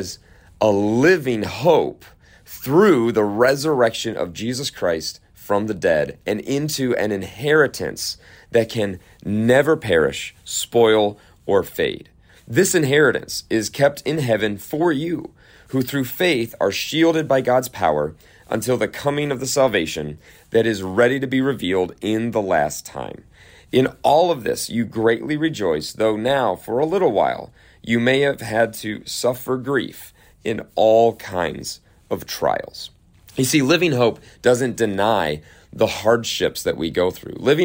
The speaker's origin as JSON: {"language": "English", "town": "Cleveland", "region": "Ohio", "country": "United States", "tie": "born or raised there", "said": "So growing up in Cleveland, Ohio, basketball was super competitive"}